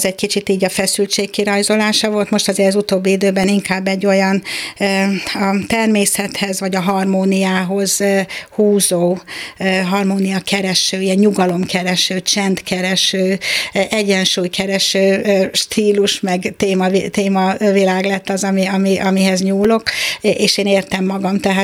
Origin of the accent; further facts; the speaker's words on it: Berettyoszentmarton, Hajdú-Bihar, Hungary; Mi egy kis faluban, nem is volt már, nincs meg ez a falu, Berettyó-Szentmártonban születtem, és ott éltünk. Akkor költöztek be a szüleim a tanyavilágból, amikor én születtem, tehát én már a faluban születtem otthon.